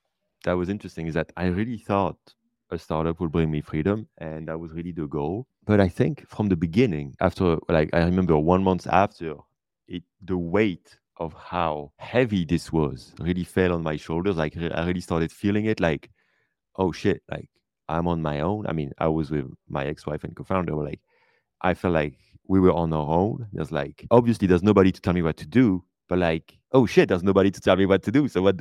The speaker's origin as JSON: {"language": "English", "country": "France", "tie": "born or raised there", "second_language": "English", "said": "I was working remotely from my hometown in France."}